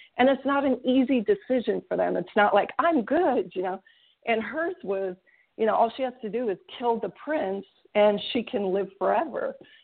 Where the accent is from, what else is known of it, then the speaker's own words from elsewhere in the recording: Midwest, United States; You know, I grew up in the Midwest with this like white bread and bologna background.